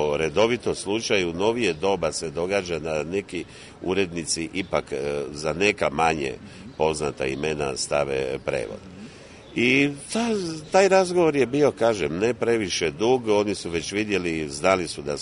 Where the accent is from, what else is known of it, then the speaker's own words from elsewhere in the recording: Tisno, Šibenik-Knin County, Croatia; Kao dijete živio sam u Dalmaciji, dakle govorimo o početku 60. godina, to je jedno malo mjesto, tjesno u to doba, a sada se zove Tisno, vraćeno mu je prvotno ime od prije Drugog svjetskog rata.